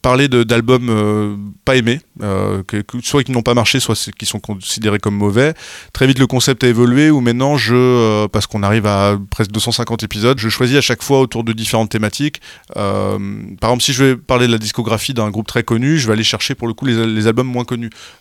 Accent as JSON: {"language": "French", "town": "Cholet", "region": "Pays de la Loire", "country": "France", "tie": "born or raised there", "said": "là où j'ai grandi à Cholet, on captait très peu de radio"}